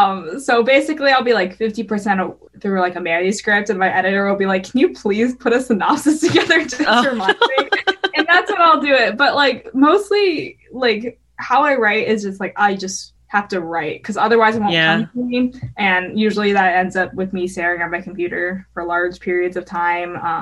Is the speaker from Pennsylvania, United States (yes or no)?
no; Colorado, United States; And then I'm like going back to Colorado, which is like my home state.